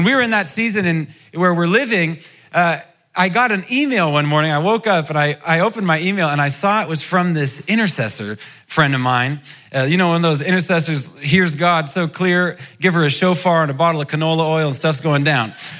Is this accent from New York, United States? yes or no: no; Walla Walla, Washington, United States; moved away; I grew up in America. I'm from Washington State, Walla Walla, a town so nice they named it twice. That's where I grew up.